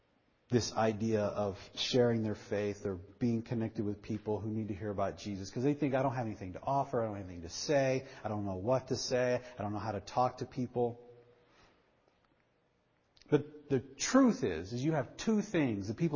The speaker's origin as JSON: {"language": "English", "region": "England", "country": "United Kingdom", "tie": "born or raised there", "lives_now": "United States", "said": "compared to your childhood growing up in England?"}